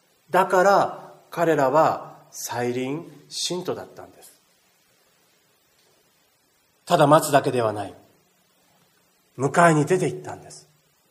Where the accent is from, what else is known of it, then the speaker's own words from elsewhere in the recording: Toyama, Japan; 私の実家は富山なんですけど